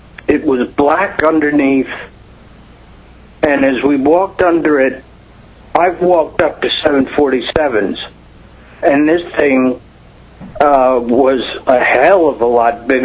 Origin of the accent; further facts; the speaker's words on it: New York, United States; No, I'm from New York, Long Island.